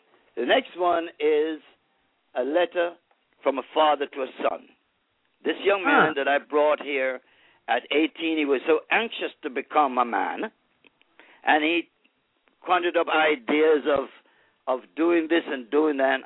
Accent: Montego Bay, Saint James Parish, Jamaica; I wrote a chapter about my mother, Ellen, and my father, William, and myself growing up in Montego Bay

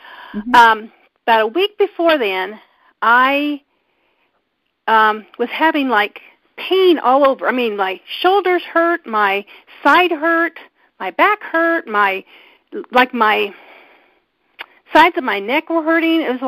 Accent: Indiana, United States; Oh, I'm sorry. … I am from Indiana.

